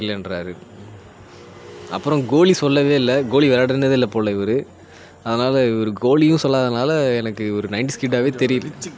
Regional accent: Chennai, Tamil Nadu, India; ஆனால் இவரும் மெட்ராஸ் தான், நானும் மெட்ராஸ் தான்.

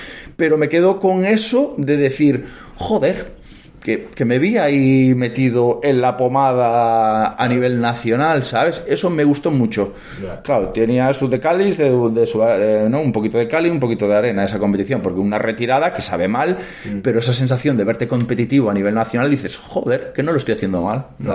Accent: Galicia, Spain; sabemos cómo somos los gallegos, ¿no?

